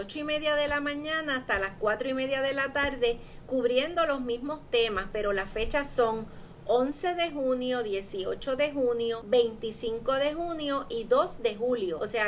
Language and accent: Spanish; Puerto Rico; todos parte del grupo socialmente desventajado que somos los puertorriqueños por definición